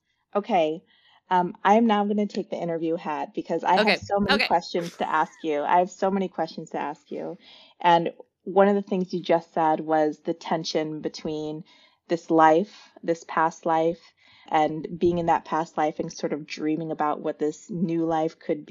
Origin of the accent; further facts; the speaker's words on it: South Dakota, United States; also born or lived in Seattle / San Francisco Bay Area; So I grew up in the Midwest. Initially, South Dakota, very rural.